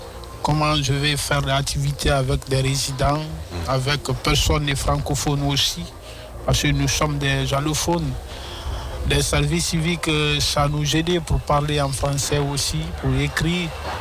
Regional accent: Guinea; first language Susu; French is a second language; moi, je viens de Guinée-Conakry.

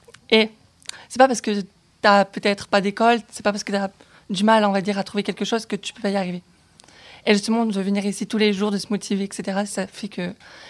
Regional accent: south of France, France; now in Échirolles, France; sud de la France.

